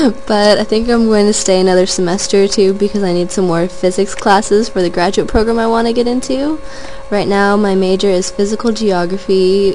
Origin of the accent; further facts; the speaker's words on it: Irvine, California, United States; also born or lived in Germany; now in San Diego, United States; I was born in Germany, but I grew up in Irvine, California. I moved to San Diego 4 years ago and started college here right after high school.